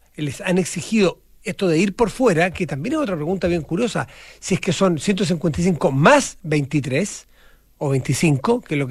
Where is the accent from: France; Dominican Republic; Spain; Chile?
Chile; como chileno común y corriente como tú y yo, Nicolás.